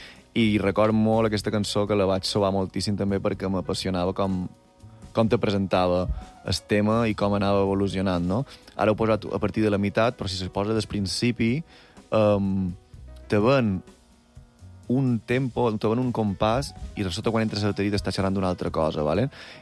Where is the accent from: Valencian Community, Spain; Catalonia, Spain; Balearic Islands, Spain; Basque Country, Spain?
Balearic Islands, Spain; jo li vaig dir, jo som mallorquí, què fas aquí?